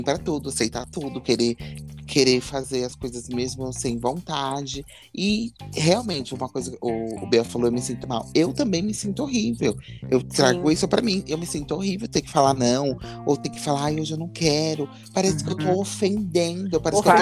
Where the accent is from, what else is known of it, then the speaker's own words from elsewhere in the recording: Brazil; porque a gente, como brasileiro, nós ouvimos de todo o restante do mundo, das pessoas que viajam, que nós somos o povo mais hospitaleiro